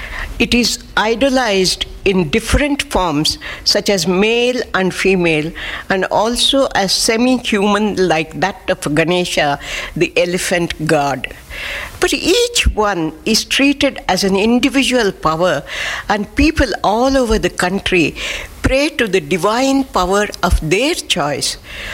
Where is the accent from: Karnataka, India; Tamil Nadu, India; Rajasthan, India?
Karnataka, India; Bangalore; from Bangalore, India.